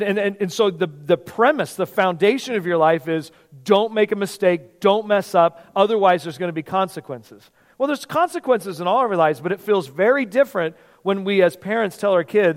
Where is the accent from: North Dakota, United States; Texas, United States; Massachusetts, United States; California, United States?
California, United States; I remember being a kid to get over to the Bay Area because we grew up in California.